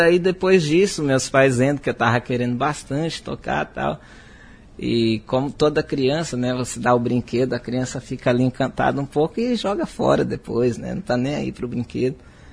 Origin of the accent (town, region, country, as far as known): Chapada dos Guimarães, Mato Grosso, Brazil